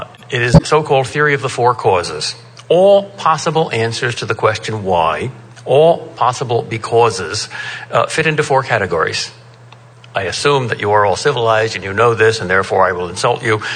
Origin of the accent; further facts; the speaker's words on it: Boston, Massachusetts, United States; However, I am here because I am from Boston.